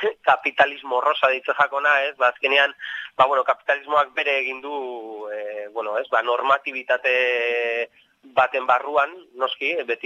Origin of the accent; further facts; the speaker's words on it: Arrasate, Basque Country, Spain; kideak Arrasate eta Eskoretzakoa gara, ez? Mm-hmm. Orduan zentzu horretan bi herri horietan, bueno, batez ere ni Arrasatetik